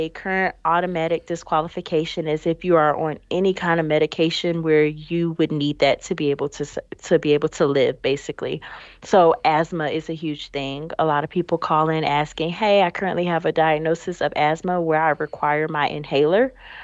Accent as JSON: {"language": "English", "town": "Kissimmee", "region": "Florida", "country": "United States", "said": "I am from Kissimmee, Florida."}